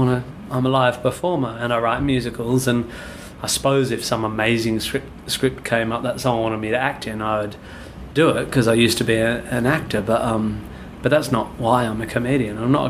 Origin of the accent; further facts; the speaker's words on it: Western Australia, Australia; I grew up near Swanbourne Beach, and pretty much any day of the year you can go down to the beach